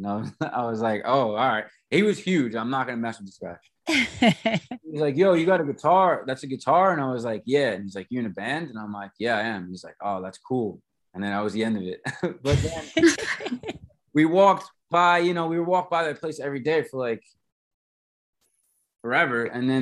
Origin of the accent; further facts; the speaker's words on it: Jersey City, New Jersey, United States; we're from Jersey City, but there's really nowhere to play over here. Like people would always confuse us and think that we're from Brooklyn or New York, and we're like, no, we're actually not